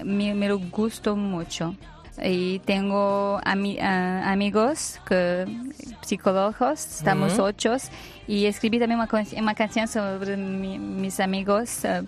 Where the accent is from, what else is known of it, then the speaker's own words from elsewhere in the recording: Belgium; Spanish is a second language; No, en Bélgica, en mi país, no es mi tiempo, me siento más en casa en España o en Portugal, es súper extraño.